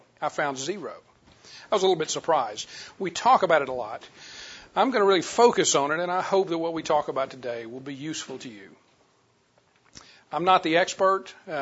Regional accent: Louisiana, United States; I grew up in Louisiana and decided I wanted to go in the Air Force, did that for 7 years, and then ended up in the chemical industry

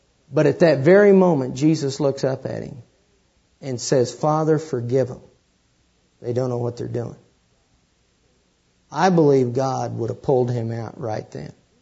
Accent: Kansas, United States; that's probably proof I'm from Kansas, to like wedding cake.

